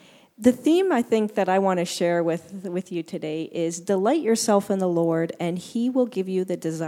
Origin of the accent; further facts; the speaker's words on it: Kitchener, Ontario, Canada; moved away as an adult; we were born and raised in Kitchener just to pack up and move north.